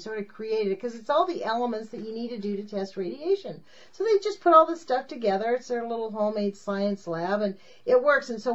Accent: California, United States; He's from New York and I'm from California.

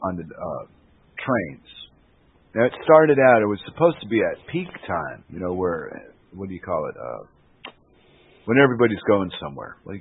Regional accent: United States; accent: American; and here I am with my American accent.

